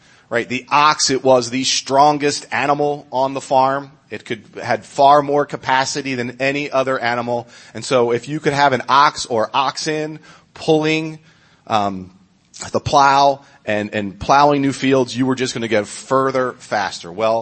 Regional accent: Pennsylvania, United States; And so I grew up outside Philadelphia. I went to Loyola University in Baltimore.

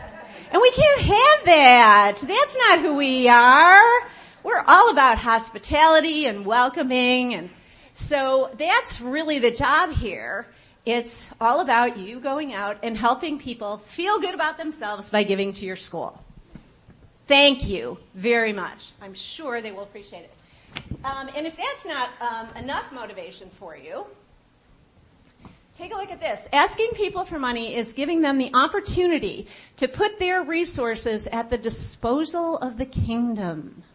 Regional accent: Chicago, Illinois, United States; I'm from Chicago.

